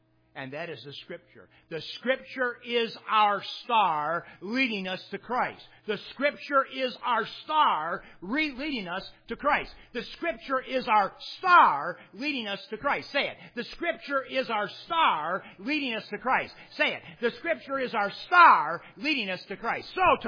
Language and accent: English; Michigan, United States; because I'm an American, because I'm a Michigander, because I'm the son of a tool and die maker